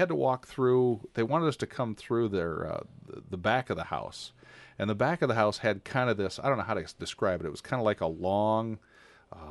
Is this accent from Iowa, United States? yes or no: yes; Dubuque, Iowa, United States; I grew up in Dubuque, and I was in town. So we trick-or-treated around our neighborhood.